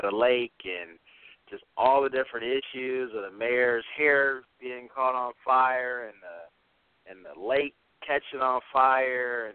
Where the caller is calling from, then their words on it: Cleveland, Ohio, United States; I'm coming from Cleveland, Ohio, the city of champions.